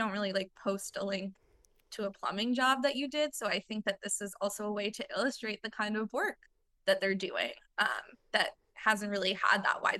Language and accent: English; Boston, Massachusetts, United States; Shout out the MBTA, I'm from Boston.